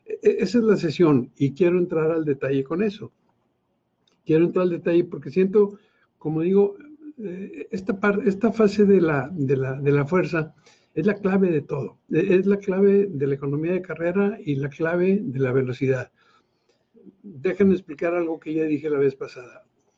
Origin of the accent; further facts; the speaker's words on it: Monterrey, Nuevo León, Mexico; Para quienes somos aquí de Monterrey, déjenme darles una idea.